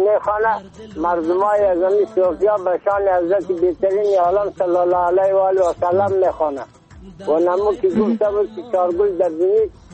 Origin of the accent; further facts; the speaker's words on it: Bamyan, Afghanistan; ولسوالی ما کامل، ولایت ما بامیان. یعنی … در سنجی 83 ساله